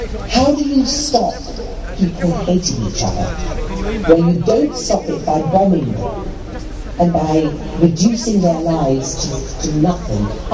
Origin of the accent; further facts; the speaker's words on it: United Kingdom; I'm a British Jew and a proud supporter of the Iraq Coalition.